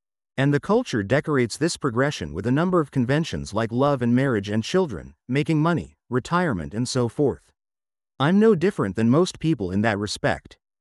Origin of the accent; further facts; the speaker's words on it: United States; As Americans, we come from an exceptionally unique political heritage.